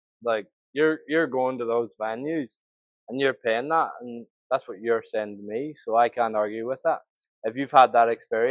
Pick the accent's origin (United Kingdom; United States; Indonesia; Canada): United Kingdom; Northern Ireland; Well, I'm from Fermanagh, so it's not a great deal to do in Fermanagh.